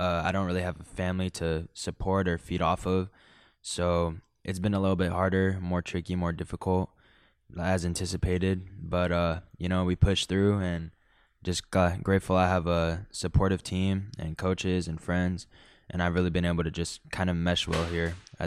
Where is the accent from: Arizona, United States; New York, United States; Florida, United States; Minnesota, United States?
Arizona, United States; Phoenix; I'm from Phoenix, Arizona, and I'm a communications major that runs track and field and cross country for Dominican University.